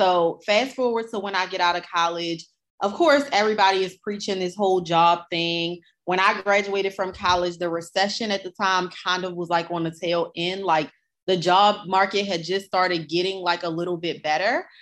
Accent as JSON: {"language": "English", "town": "Baltimore", "region": "Maryland", "country": "United States", "tie": "born or raised there", "said": "I grew up in West Baltimore and I grew up not at all surrounded by entrepreneurship."}